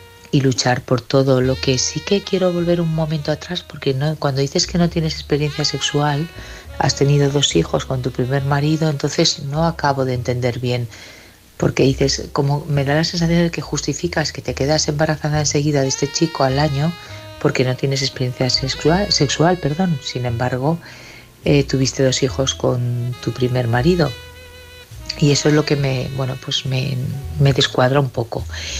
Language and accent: Spanish; Barcelona, Catalonia, Spain; de Barcelona.